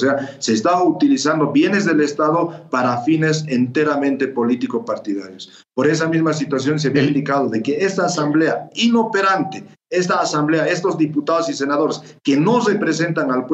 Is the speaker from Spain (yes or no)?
no; Bolivia; en especial como bolivianos, pensábamos que jamás iban a volver a repetirse